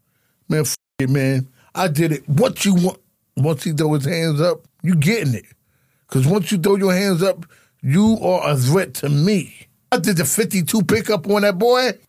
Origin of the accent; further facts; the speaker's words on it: Brooklyn, New York, United States; I grew up in Brownsville, in Brooklyn.